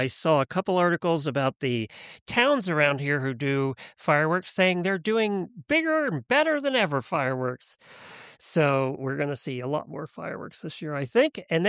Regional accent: Ocala, Florida, United States; from Ocala, Florida.

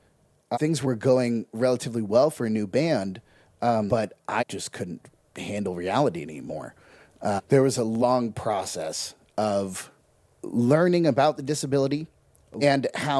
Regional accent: Fort Bragg, California, United States; So I grew up in Fort Bragg, California. It's a small town on the coast of California.

